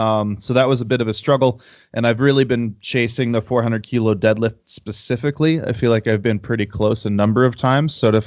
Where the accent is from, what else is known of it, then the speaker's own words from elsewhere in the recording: Canada; I'm a Canadian powerlifter and powerlifting coach.